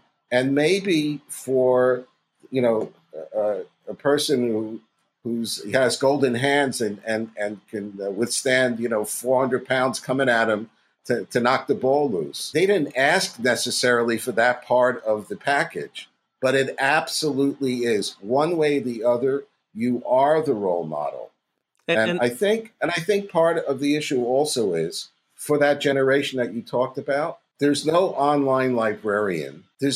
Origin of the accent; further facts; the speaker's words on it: Brooklyn, New York, United States; born there; for full disclosure, I was born in Brooklyn.